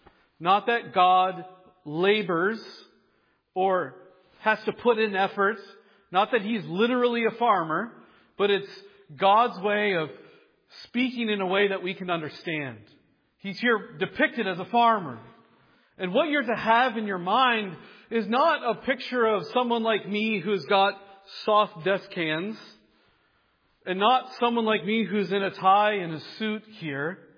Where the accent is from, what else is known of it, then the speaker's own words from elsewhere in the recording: Iowa, United States; moved away as an adult; I grew up in Iowa where you can take a shovel and you can jab it into the ground and it's probably not going to be a problem. I moved up to New England, to New Hampshire in 2007